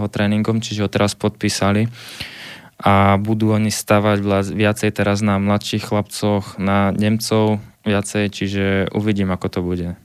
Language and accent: Slovak; Banská Bystrica, Banská Bystrica Region, Slovakia; my sme, čo sme boli chlapci z Bystrice